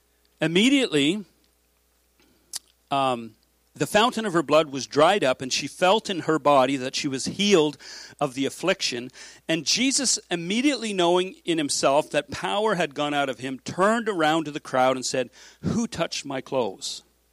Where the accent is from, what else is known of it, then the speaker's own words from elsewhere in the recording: Mississauga, Ontario, Canada; when I came from the city, I grew up in Mississauga, and it was like things were fast, like mechanical.